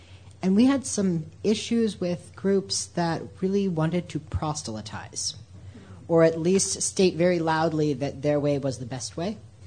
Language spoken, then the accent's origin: English; Franklin, Ohio, United States; I'm from Dayton. So, actually Franklin, but...